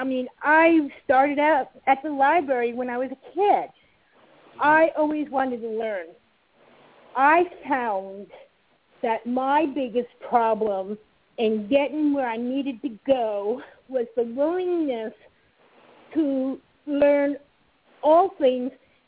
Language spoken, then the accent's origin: English; East Coast, United States; because I'm from the East Coast also